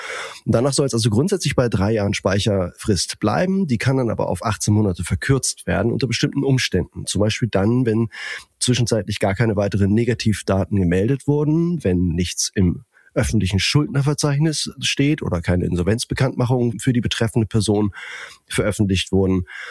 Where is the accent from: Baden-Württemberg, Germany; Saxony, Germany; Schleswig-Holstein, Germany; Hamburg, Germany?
Schleswig-Holstein, Germany; Itzehoe; born there; zumal in meinem Geburtsort Itzehoe, tatsächlich ist das so